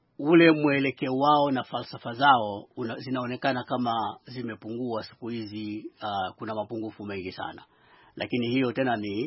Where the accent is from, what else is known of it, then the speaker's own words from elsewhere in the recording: Tanzania; Mtanzania ambaye nimekulia wakati wa Mwalimu Nyerere